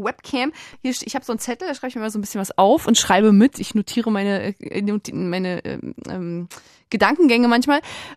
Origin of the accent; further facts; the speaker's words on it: East Germany, Germany; Ich bin auch aus der Zone, ja, mein Freund.